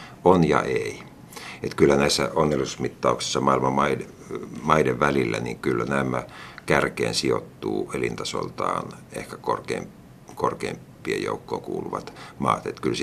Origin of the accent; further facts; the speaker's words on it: Espoo, Uusimaa, Finland; Et itse lapsuudessa asuin Espoossa ja Espoota nykyään pidetään aika edistyneenä, niin kyllä meillä oli puuse oli pihan perällä.